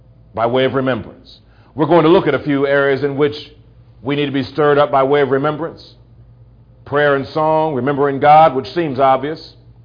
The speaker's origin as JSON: {"language": "English", "region": "Iowa", "country": "United States", "moved": "yes", "lives_now": "Kentucky, United States", "said": "I'm originally from Iowa. We moved to Kentucky."}